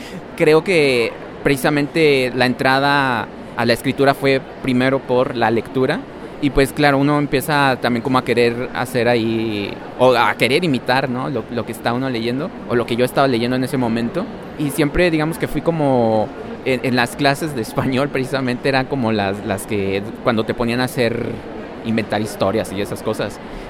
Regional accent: Mérida, Yucatán, Mexico; en Mérida, porque soy de Mérida, había una escuela de creación literaria, la habían abierto ese mismo año

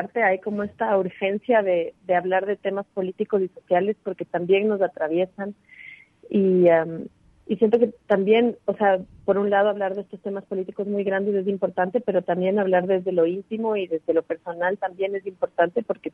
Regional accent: Ecuador; yo soy de Ecuador

